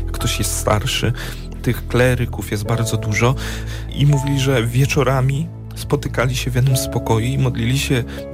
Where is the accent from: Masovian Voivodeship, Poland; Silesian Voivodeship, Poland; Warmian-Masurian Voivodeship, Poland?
Warmian-Masurian Voivodeship, Poland; Ruciany-Nida; ja pochodzę z Mazur, Ruciany Nida, parafia Matki Bożej Miłosierdzia.